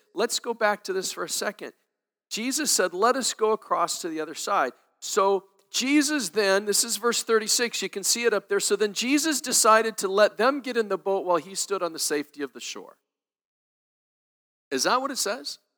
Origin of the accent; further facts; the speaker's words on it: Wisconsin, United States; like myself growing up in Wisconsin, I was right on the shore of Lake Michigan.